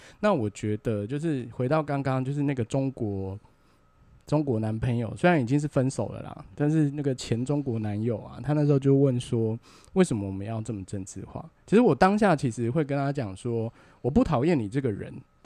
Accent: Taiwan; 我们台湾人这样小鼻子小眼睛的，我们一点都不长进

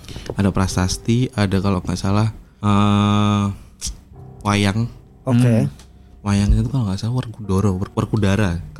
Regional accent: Surakarta, Central Java, Indonesia; Jadi gue asli Solo. Asli Solo dan gue termasuk salah satu apa ya? Kakek nenek gue adalah Kejawen asli. Kejawen.

